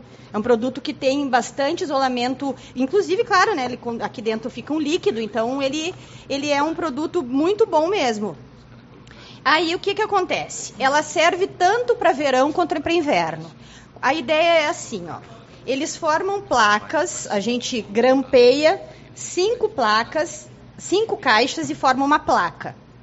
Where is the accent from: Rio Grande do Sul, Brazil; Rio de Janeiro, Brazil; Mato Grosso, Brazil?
Rio Grande do Sul, Brazil; Alegrete; Em Alegrete, que é a minha terra